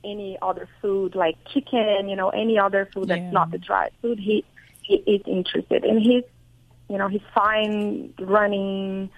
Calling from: San Francisco, California, United States; San Francisco.

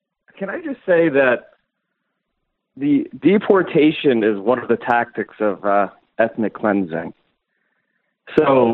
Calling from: Pennsylvania, United States; from Pennsylvania.

